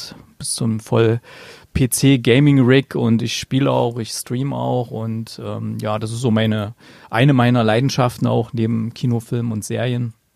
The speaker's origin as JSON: {"language": "German", "region": "East Germany", "country": "Germany", "tie": "born or raised there", "said": "Ich bin allerdings im Osten groß geworden."}